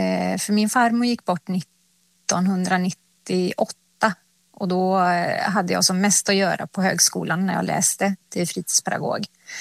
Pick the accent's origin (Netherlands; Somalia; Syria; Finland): Finland; now in Sweden; nu är jag liksom, ja, men jag är finsk. Men jag bor i Sverige